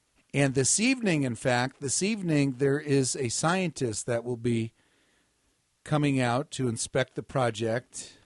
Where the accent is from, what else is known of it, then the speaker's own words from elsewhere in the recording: New Jersey, United States; Now, do you hunt chickens? I'm from New Jersey. How would I know?